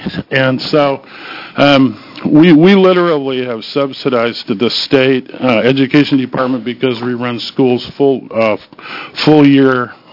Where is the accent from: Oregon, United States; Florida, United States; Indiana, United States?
Oregon, United States; Bend; That's correct. I'm from Bend, Oregon.